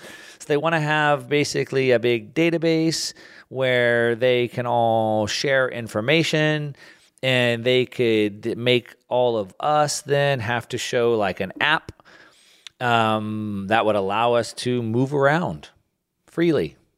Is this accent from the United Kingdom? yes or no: no; Texas, United States; And I grew up in Texas, and so we used to do quite a bit of hunting back there.